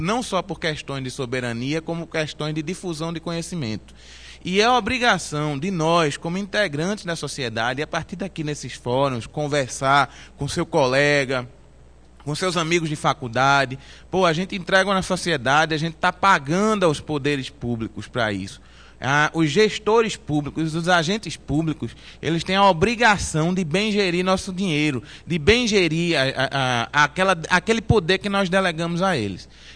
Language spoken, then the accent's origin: Portuguese; Recife, Pernambuco, Brazil; Eu já encontrei pessoas na escola técnica lá em Recife, minha terra.